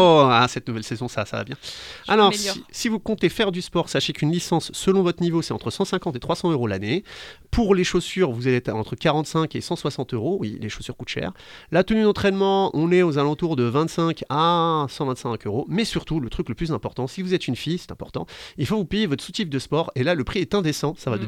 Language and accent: French; France; Et après, parce qu'on est français